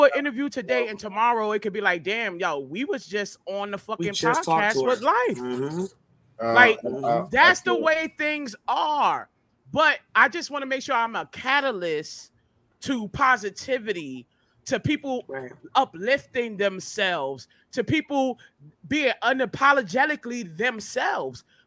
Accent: Harlem, New York, United States; When you come from where I come from Harlem, I come from the slums, I come from fucking burnt down old deserted buildings

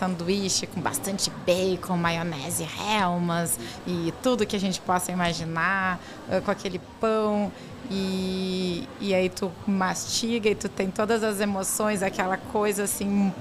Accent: Porto Alegre, Rio Grande do Sul, Brazil; Sou de Porto Alegre.

